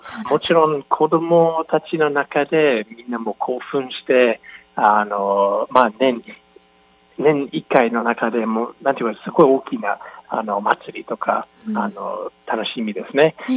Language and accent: Japanese; Toronto, Ontario, Canada; Japanese is a second language; also born or lived in Tokyo / Osaka; now in Fukuoka, Japan; カナダ。カナダのトロント。トロントという町。